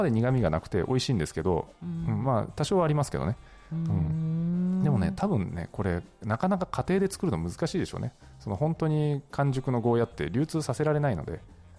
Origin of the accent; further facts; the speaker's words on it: Nagasaki, Japan; こう私のふるさと長崎県の島原半島の方はですね、もうかなり昔からもう一般的だったんです